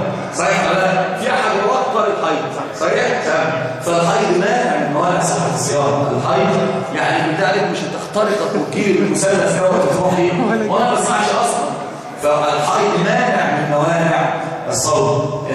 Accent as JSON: {"language": "Arabic", "country": "Egypt", "said": "النساء المراه عندنا في مصر كانت العوام عندهم جهل عميق"}